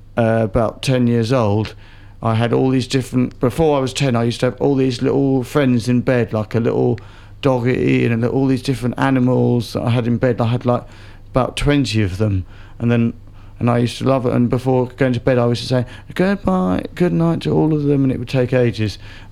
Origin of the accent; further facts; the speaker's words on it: United Kingdom; I like being in warm places because I come from Britain, it's cold.